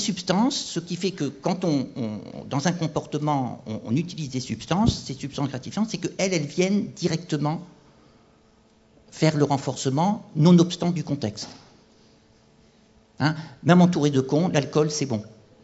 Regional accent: Bordeaux, Nouvelle-Aquitaine, France; moi je suis bordelais, donc forcément le vin, c'est bon.

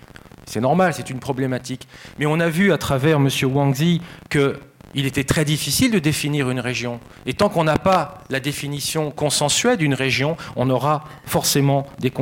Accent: France; puisque je suis français

